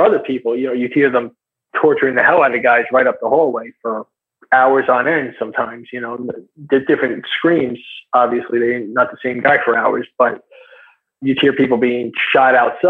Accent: United States; So it's just because I'm American, I'm a white guy, you know, I have to be a potential CIA agent.

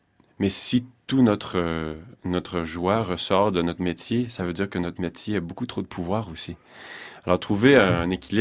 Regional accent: Canada; Je suis retourné chez nous, au Canada

